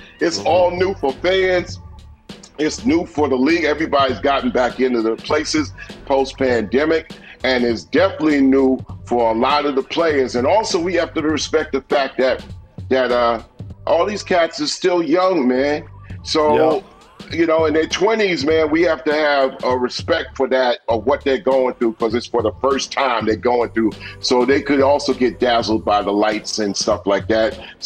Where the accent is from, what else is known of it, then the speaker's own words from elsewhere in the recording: Long Island, New York, United States; I'm from Long Island, man. Strong Island.